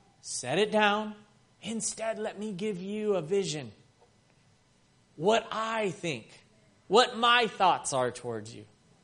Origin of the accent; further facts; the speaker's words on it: the South, United States; I said, my mother was, I'm from the South.